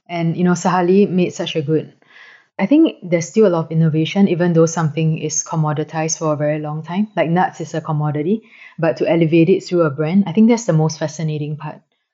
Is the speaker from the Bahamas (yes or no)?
no; Singapore; as a Singaporean, we are all foodies.